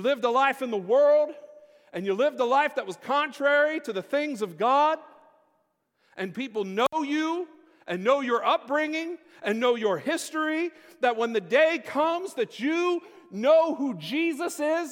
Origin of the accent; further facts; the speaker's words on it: Red Lion, Pennsylvania, United States; I grew up in Red Lion. Some of y'all know that.